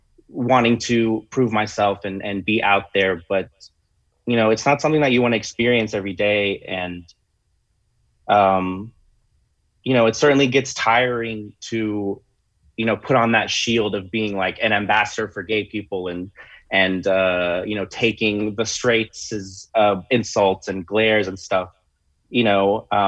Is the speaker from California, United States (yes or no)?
yes; California, United States; even though I was growing up in California, I was very much growing up in my parents' sphere of what was okay in the world.